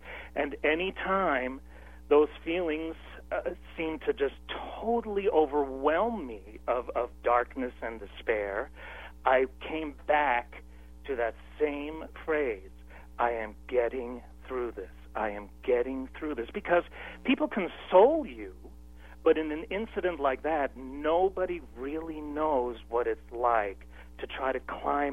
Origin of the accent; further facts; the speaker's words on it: New York, United States; You bet. I'm originally a New Yorker.